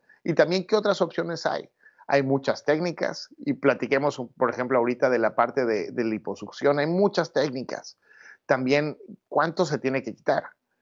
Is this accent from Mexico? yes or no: yes; Mexico; digo, soy mexicano, me gusta muchísimo ponerle salsas a todo